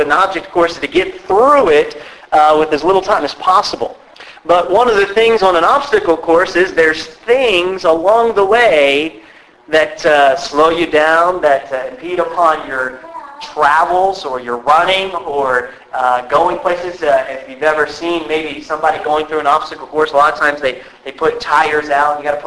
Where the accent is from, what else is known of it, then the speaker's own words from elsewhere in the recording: Maryland, United States; I'm not from the South, all right? We're from Maryland.